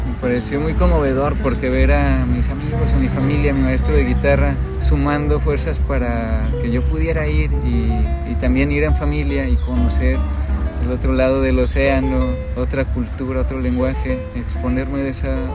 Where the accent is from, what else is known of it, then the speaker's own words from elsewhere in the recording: Guanajuato, Mexico; de que nos escuchen los guanajuatenses, que me encanta estar de nuevo en mi tierra.